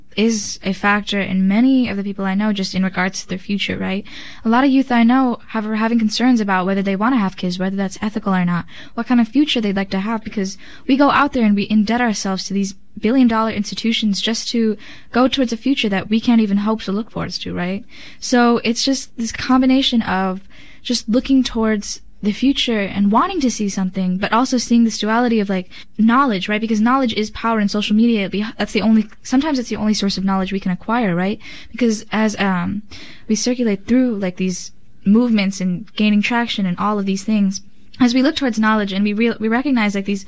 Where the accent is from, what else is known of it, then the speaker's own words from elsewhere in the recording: United States; I think growing up in America, a country that adheres to a form of white nationalism